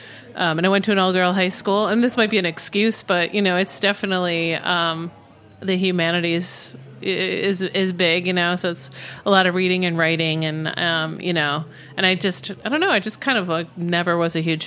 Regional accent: Buffalo, New York, United States; moved away as an adult; also born or lived in Cleveland; I was born in Buffalo, New York. I grew up there. And when I was 18, I went to college in Cleveland. And then, you know, when I graduated, I moved to New York, moved to the East Village.

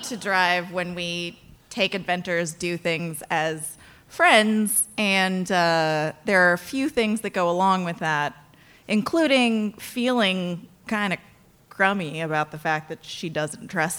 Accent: Michigan, United States; It's a band from Michigan. It's a band from Michigan? Which is my home state as well.

